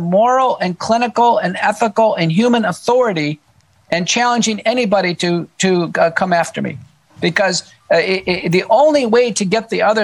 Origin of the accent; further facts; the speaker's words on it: Texas, United States; also born or lived in Buffalo, New York; Yeah, I am. I grew up here as a kid.